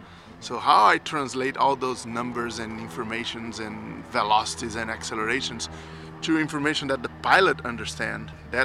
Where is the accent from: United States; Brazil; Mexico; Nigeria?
Brazil; Belo Horizonte, Minas Gerais; English is a second language; I grew up in Brazil in a city called Belo Horizonte.